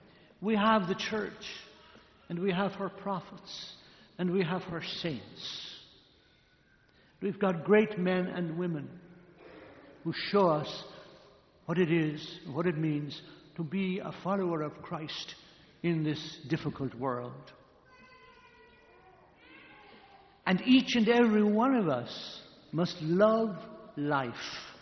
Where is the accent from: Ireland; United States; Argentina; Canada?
Ireland; Growing up in Ireland after the Second World War, not everything was available.